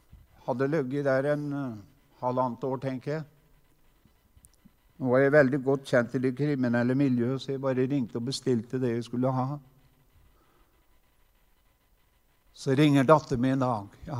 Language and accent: Norwegian; Innlandet, Norway; Jeg kommer ifra Hedemarken. Jeg har vokst opp ikke så langt unna